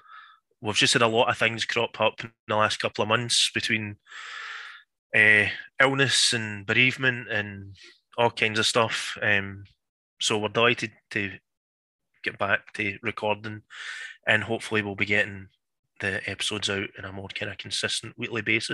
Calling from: Blantyre, Scotland, United Kingdom; I'm the host of the podcast … I'm transmitting from the Blantyre Free State.

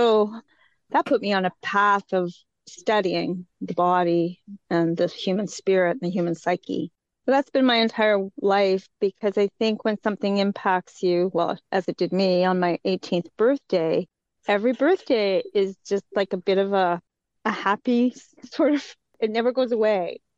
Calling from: Roberts Creek, British Columbia, Canada; I come to you from the Sunshine Coast, Roberts Creek in beautiful British Columbia.

